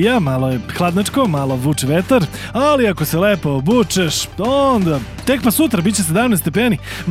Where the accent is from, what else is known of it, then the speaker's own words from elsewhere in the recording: Niš, Southern and Eastern Serbia, Serbia; Mi smo Srbi, neuništivi, palilulci, a durlanci posebno.